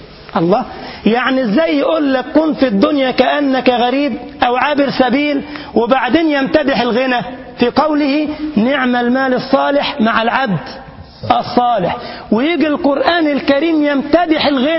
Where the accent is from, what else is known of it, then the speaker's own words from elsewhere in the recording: Egypt; وكان قاضيا للقضاء في بلدنا مصر رحمه الله